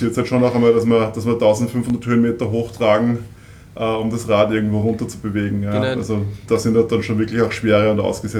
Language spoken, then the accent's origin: German; Kirchdorf an der Krems, Upper Austria, Austria; Naja, ich komme aus Kirchdorf an der Krems